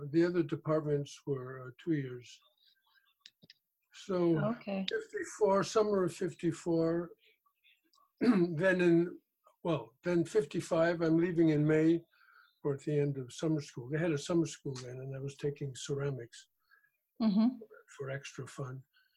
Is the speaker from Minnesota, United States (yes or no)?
no; Great Neck, New York, United States; also born or lived in Houston; I know I talk funny, but I'm Texan, because I was born in Houston. I don't much sound like it. But I grew up in Long Island in Great Neck.